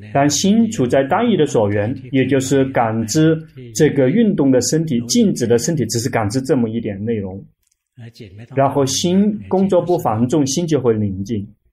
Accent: Thailand; 就是我们泰国人，不需要提到别的国家的人

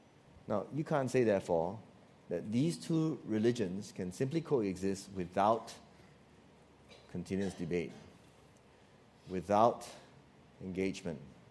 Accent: Malacca, Malaysia; I thank God I grew up in Malacca, where we grew up singing songs you would consider to be rock, mud rock songs.

